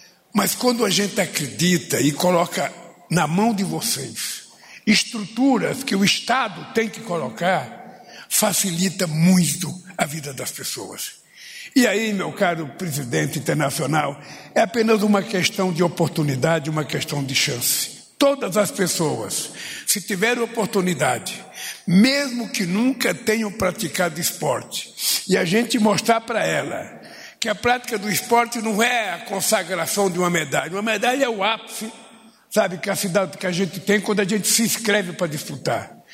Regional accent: Pernambuco, Brazil; born there; also born or lived in Santos; Tá certo que a terra onde eu nasci, em Pernambuco, não tinha rio, não tinha praia onde eu nasci, e tinha um açude pequenininho

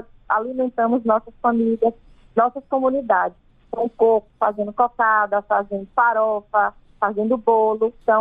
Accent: Bahia, Brazil; Eu sou baiana, da Chapada Diamantina. Nós somos mulheres pretas

